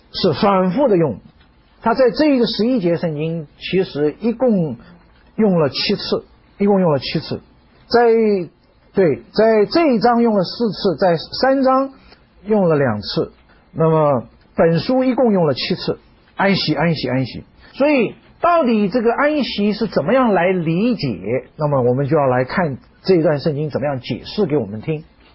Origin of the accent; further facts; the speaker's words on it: China; 可是我们中国人说人常常有个毛病